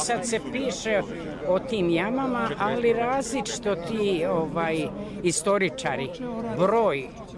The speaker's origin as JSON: {"language": "Croatian", "town": "Mogorić", "region": "Lika-Senj County", "country": "Croatia", "said": "Ja sam iz Like, iz sela Mogorić."}